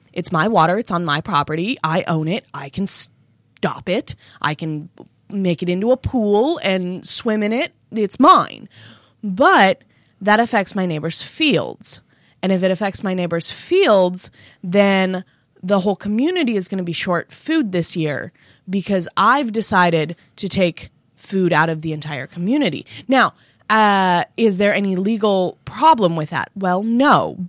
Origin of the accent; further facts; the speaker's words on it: United States; And so as an American, there is no ritual for me to become an adult that does not involve the state.